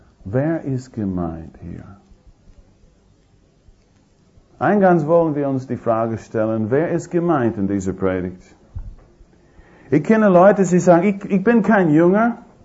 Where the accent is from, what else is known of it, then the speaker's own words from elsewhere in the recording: United States; Ich bin nicht Sohn meines Vaters, ich bin Amerikaner